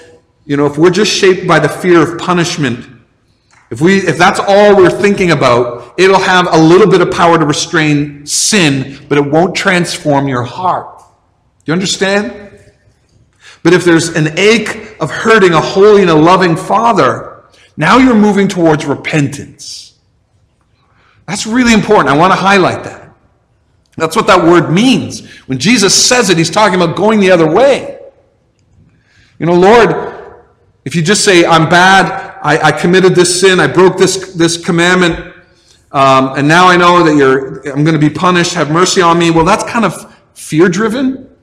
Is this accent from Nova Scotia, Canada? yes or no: no; St. Catharines, Ontario, Canada; So I grew up in St. Catharines, and most weekends, if we wanted to go, we went to Niagara Falls